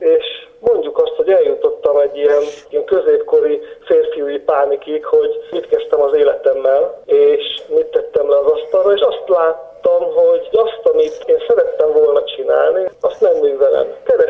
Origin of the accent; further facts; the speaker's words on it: Nagykanizsa, Zala, Hungary; Nekem a szüleim nagykanizsaiak voltak, így én is ugye nagykanizsán éltem, születtem